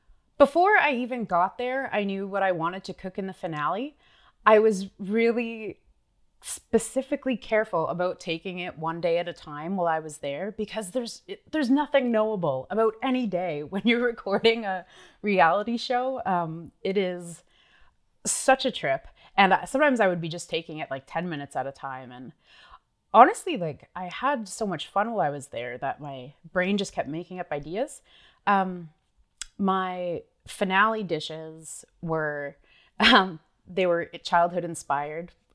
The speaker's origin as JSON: {"language": "English", "town": "Kingston", "region": "Nova Scotia", "country": "Canada", "tie": "born or raised there", "said": "I grew up in Kingston, Nova Scotia, which is a really kind of rural part of the Annapolis Valley."}